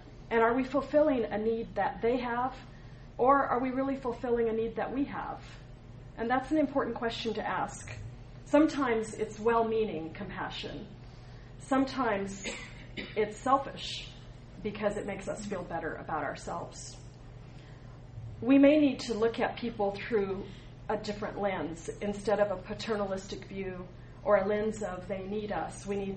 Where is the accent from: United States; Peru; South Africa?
United States; Sacramento, California; I know some of you, and I'm from Sacramento, California.